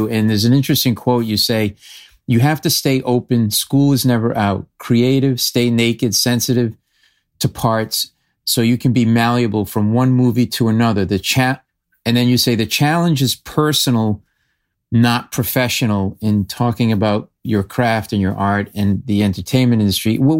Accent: New England, United States; I'm a Celtics fan. I grew up in New England, so I would have liked to see you on the Celtics.

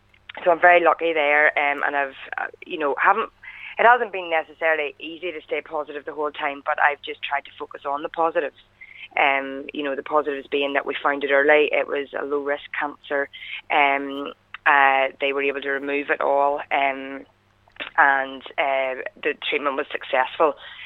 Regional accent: Ballycastle, Northern Ireland, United Kingdom; I'm from Ballycastle.

